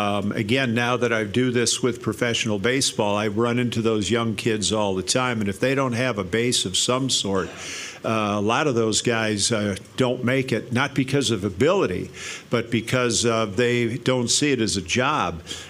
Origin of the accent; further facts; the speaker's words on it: Grafton, United States; Sure. I grew up, like you mentioned, in Grafton. At 17, I signed with the San Francisco Giants.